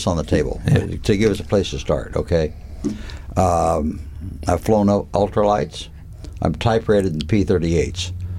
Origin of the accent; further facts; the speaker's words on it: Nebraska, United States; I'm from the Midwest, so I'm from Nebraska, so whatever I say is not going to be that offensive.